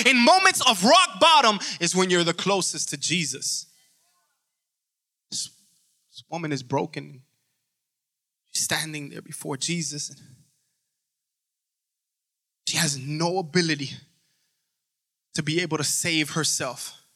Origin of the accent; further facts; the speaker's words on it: Miami, Florida, United States; I'm from Miami. I love it. I was born there, but then I went to Miami for the rest of my life.